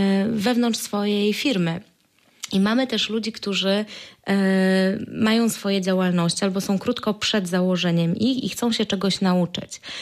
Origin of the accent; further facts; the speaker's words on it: Zielona Góra, Lubusz Voivodeship, Poland; ja spędziłam 15 lat w ogóle poza Zieloną Górą. Jestem z Zielonej Góry i teraz tutaj wróciłam.